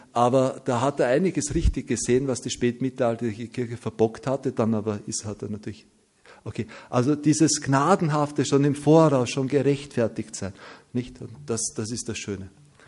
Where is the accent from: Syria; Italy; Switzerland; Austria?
Austria; mir als Österreicher fällt das leicht, vielleicht auch deshalb, weil ich an einem Faschingssonntag geboren bin. Also ich finde das katholisch sein auch so überhaupt nicht anstrengend